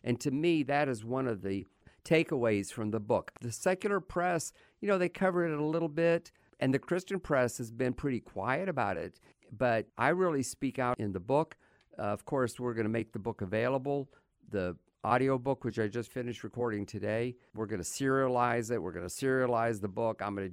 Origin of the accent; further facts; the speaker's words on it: United States; And I'm glad to see that as an American.